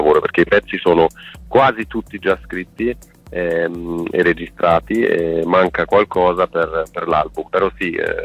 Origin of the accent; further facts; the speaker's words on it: Luxembourg; Italian is a second language; io non sono italiano, sono del Lussemburgo, mm-hmm. e non parlavo neanche italiano quando ho conosciuto Planet, quindi io da lì ho un po' scoperto anche veramente l'Italia, no? E io ora sono basato tra Milano e Berlino